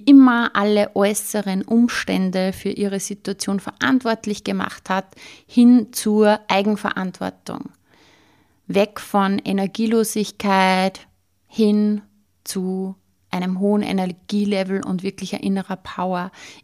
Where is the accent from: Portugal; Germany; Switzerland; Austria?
Austria; Sie ist eine gestandene Frau, wie wir bei uns in Österreich sagen.